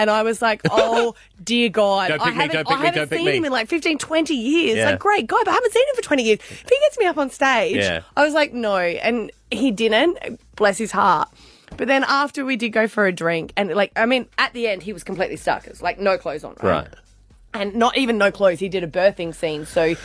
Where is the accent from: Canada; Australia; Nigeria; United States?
Australia; Adelaide, South Australia; We were living in Sydney. I'm from Adelaide.